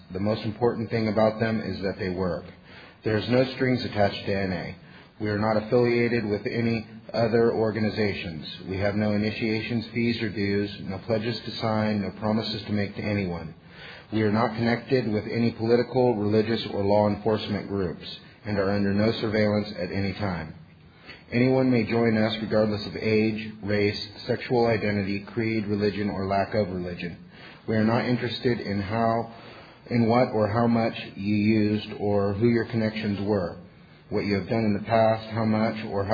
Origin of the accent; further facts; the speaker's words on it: California, United States; Hello, everyone. … I'm an addict from Sonoma County, California.